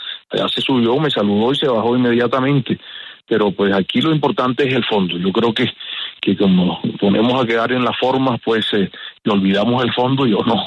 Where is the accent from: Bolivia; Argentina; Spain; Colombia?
Colombia; Barranquilla, Atlántico; recordemos que somos paisanos, barranquilleros